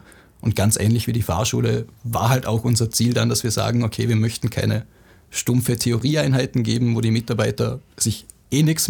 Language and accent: German; Dornbirn, Vorarlberg, Austria; Ich komme aus Dornbirn